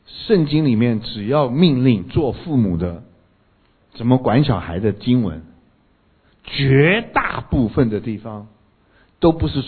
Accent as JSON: {"language": "Chinese", "country": "China", "said": "咱们是中国人嘛，男主外女主内"}